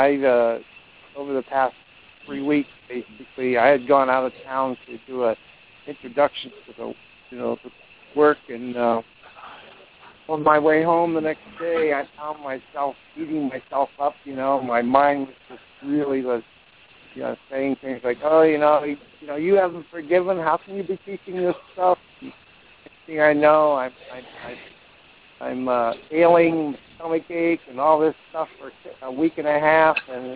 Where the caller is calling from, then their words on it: Ithaca, New York, United States; in Ithaca.